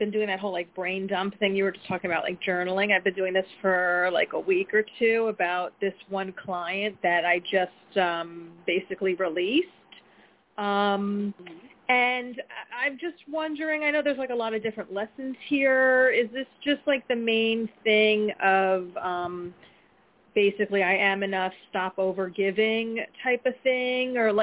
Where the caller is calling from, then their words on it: New Jersey, United States; from New Jersey.